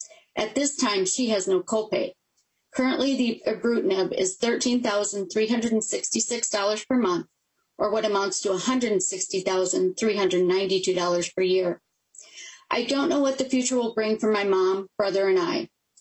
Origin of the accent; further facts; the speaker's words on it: Rochester, Minnesota, United States; and I'm a constituent from Rochester, Minnesota.